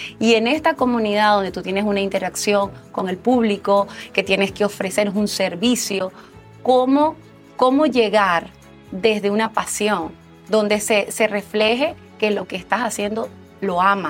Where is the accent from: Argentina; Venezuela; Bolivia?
Venezuela; now in Miami, United States; Yo soy venezolana. Tengo desde el 2014, vine a vivir aquí a Estados Unidos, a Miami.